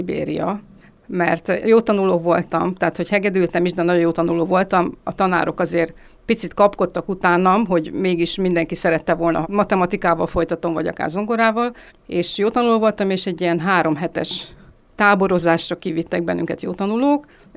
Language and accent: Hungarian; Salgótarján, Nógrád, Hungary; born there; moved away; Én Salgótarjánban születtem